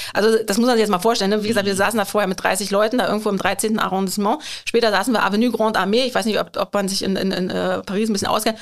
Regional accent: Northern Germany, Germany; Und mein Mann kommt aus Süddeutschland, ich komme aus dem Norden.

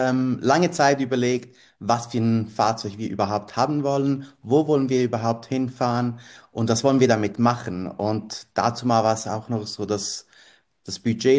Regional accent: Switzerland; now in Czech Republic; Ich bin ursprünglich, also in der Schweiz geboren, aufgewachsen. Meine Mutter ist aber Spanierin, mein Vater Italiener. Und vor etwa 10 Jahren sind wir nach Tschechien ausgewandert

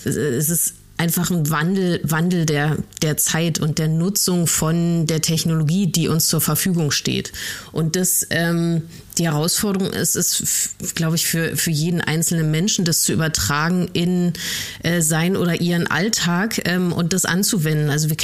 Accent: East Germany, Germany; ich komme aus Ostdeutschland

